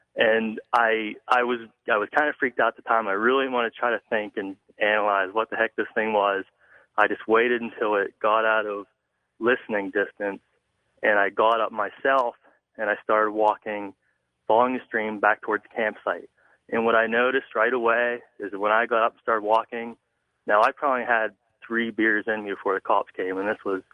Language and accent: English; Pennsylvania, United States; And I was a hunter. I'm from Pennsylvania.